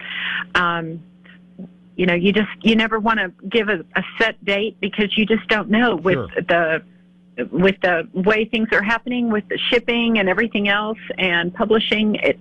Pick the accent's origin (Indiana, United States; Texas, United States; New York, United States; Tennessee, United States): Texas, United States; Austin; I am from Austin, Texas.